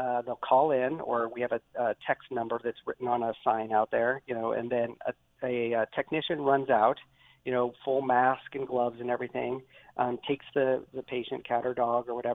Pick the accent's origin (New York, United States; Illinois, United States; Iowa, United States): Iowa, United States; Sigourney; And I grew up in Iowa, so you know, there was a lot.